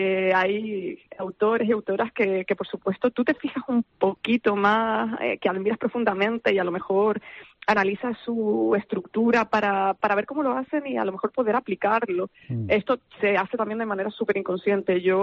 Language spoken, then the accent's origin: Spanish; Canary Islands, Spain; somos poetas jóvenes de Tenerife